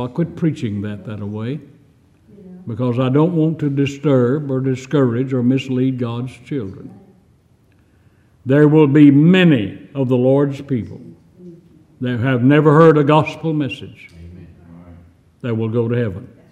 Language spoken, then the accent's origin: English; Texas, United States; I grew up out in West Texas